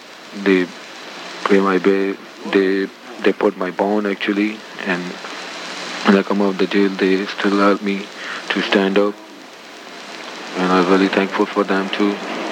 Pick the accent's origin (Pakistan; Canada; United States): Pakistan; I'm from Pakistan.